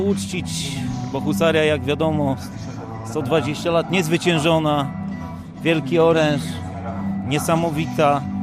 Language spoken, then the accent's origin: Polish; Podlaskie Voivodeship, Poland; Także pochodzimy z Podlasia, z Białegostoku, ale i z Grajewa i z innych miejscowości Podlasia.